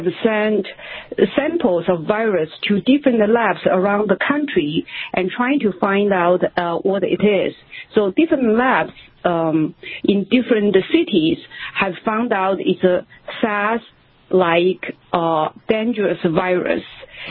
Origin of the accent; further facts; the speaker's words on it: Wuhan, Hubei, China; English is a second language; Well, I grew up in Wuhan.